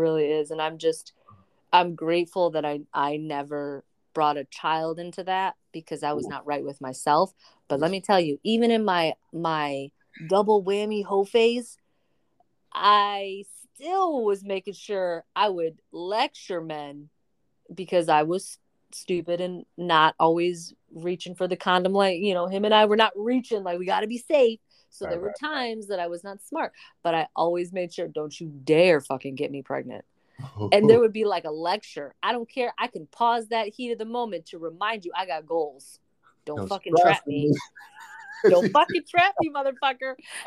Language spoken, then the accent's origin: English; Michigan, United States; it started when I was living in Michigan, which is my home state.